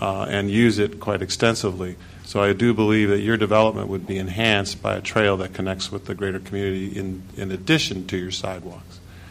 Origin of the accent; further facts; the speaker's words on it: Detroit, Michigan, United States; I grew up in the Detroit area